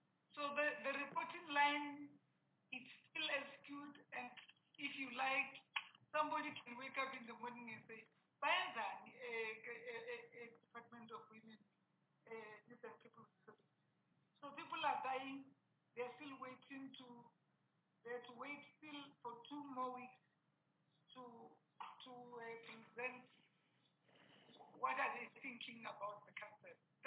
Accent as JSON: {"language": "English", "country": "South Africa", "said": "because we are South African, people need to be seen to have been selected in a proper, open, transparent way."}